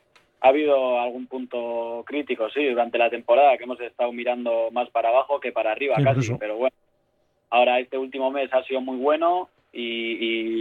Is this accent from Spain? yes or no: yes; Amorebieta, Basque Country, Spain; Bueno, pues lo que has dicho, un chaval de Amorebieta, de la cantera, y que eso, que toda la suerte de jugar pues en el equipo que he visto desde pequeño, ¿no?